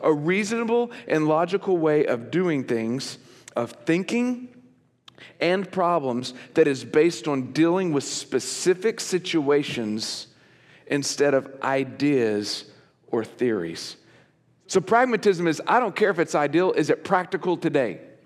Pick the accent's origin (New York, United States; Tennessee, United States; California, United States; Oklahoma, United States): Oklahoma, United States; also born or lived in Texas; so I'm from Oklahoma and Texas where it's all hot water, no cold water.